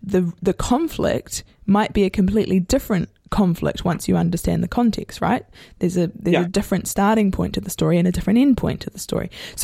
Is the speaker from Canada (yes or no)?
no; New Zealand; first language Maori; English is a second language; I'm Pākehā, which is the sort of Māori name here for New Zealand, European. I don't know how much you know about New Zealand, but my first language was actually Māori. So I grew up in a Māori worldview